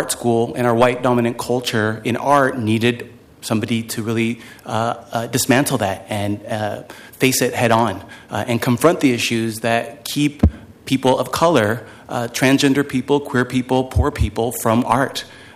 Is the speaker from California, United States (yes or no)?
yes; California, United States; also born or lived in Mexico; now in Portland, United States; I'm originally from Mexico, and I immigrated as a very early child and was part of a Mexican migrant family that went from Mexico to California.